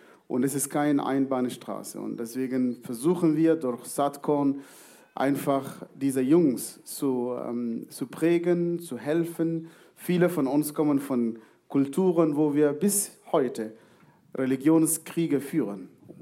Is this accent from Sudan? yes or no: yes; Sudan; German is a second language; now in Germany; das Wort Stress habe ich eigentlich erst hier in Deutschland gelernt.